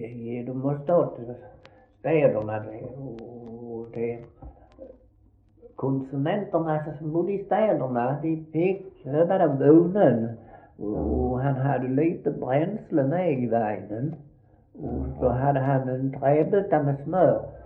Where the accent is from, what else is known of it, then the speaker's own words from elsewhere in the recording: Lindåsåsen, Skåne, Sweden; born there; Och ja, och jag är född på Lindåsåsen